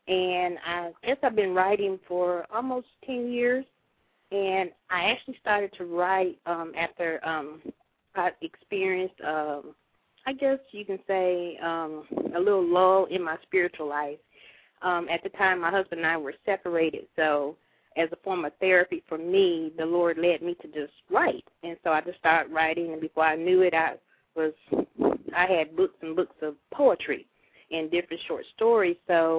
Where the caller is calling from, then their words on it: Memphis, Tennessee, United States; I'm calling from Memphis, Tennessee.